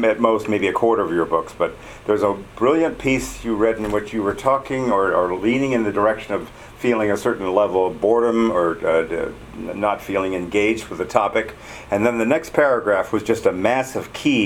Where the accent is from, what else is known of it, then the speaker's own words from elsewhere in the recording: Wilton, Connecticut, United States; I come from Wilton.